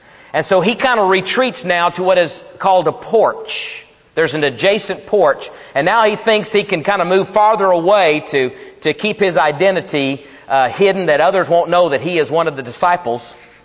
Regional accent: Texas, United States; We can't deny we're from Texas if we wanted to.

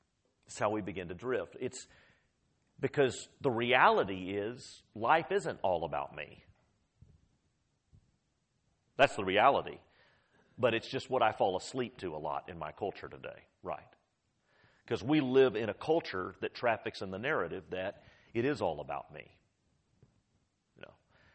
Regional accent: Austin, Texas, United States; I grew up in Northwest Austin, And we had some acreage behind our house in the hills of Northwest Austin.

